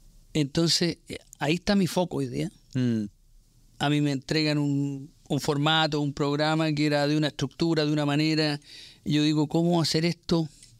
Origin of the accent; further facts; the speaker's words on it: Chile; now in United States; Después me vine a los Estados Unidos, muy desconectado de las comunicaciones en mi país